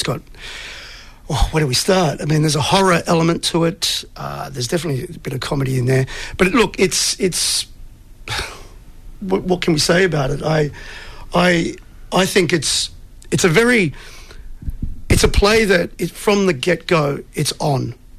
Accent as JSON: {"language": "English", "town": "Sydney", "region": "New South Wales", "country": "Australia", "said": "because I'm from Sydney originally"}